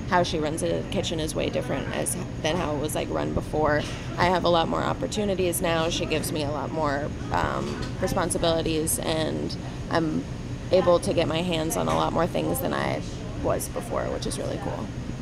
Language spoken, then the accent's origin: English; North Carolina, United States; North Carolina.